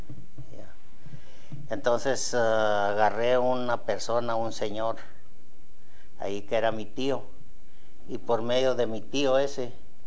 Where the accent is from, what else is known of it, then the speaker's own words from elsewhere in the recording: Concheño, Chihuahua, Mexico; Yo nací en Concheño, Chihuahua. Yo me crié solo, según esto, con un tío